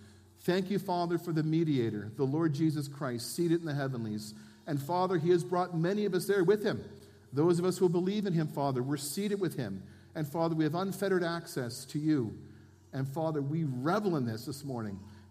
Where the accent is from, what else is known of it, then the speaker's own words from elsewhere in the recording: Cape Breton, Nova Scotia, Canada; now in Alberta, Canada; Yes, I'm from Cape Breton. How's she going by? Okay. So we've immigrated to Alberta in 2015. We're economic immigrants.